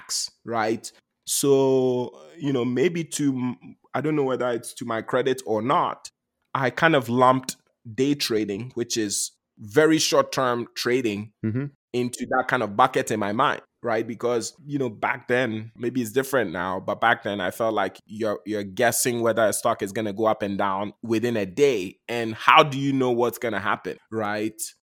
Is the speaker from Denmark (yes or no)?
no; Ghana; Because I was born and raised in Ghana.